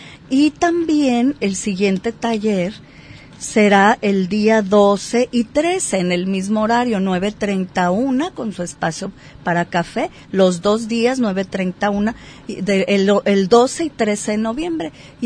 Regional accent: Guadalajara, Jalisco, Mexico; Voy una semana a mi amada Guadalajara, porque es mi ciudad natal, y la quiero, y ahí está toda la gente que quiero. Pero ya la semana ya me quiero venir a mi pueblito.

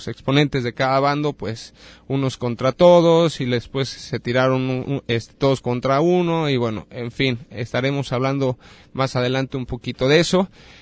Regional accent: Mexico; a lo que somos como mexicanos

